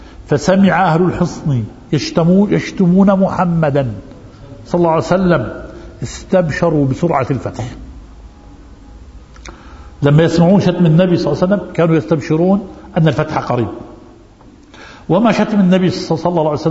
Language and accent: Arabic; Jordan; جاءوا بلادنا الأردن